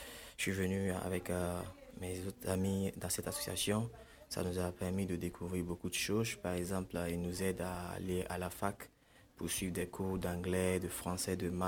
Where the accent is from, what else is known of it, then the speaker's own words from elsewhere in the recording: Lagos, Nigeria; French is a second language; moved away; Je viens du Nigeria.